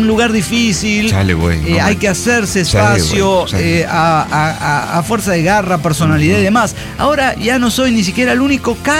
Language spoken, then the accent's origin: Spanish; Mexico; Soy mexicano. Es que soy mexicano. Soy mexicano.